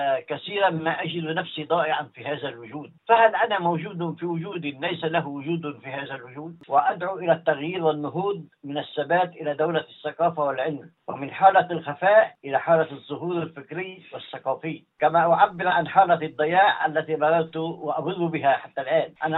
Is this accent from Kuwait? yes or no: no; Saudi Arabia; now in Melbourne, Australia; أنه أنا جاي من بلد حرمين وجيت الآن هون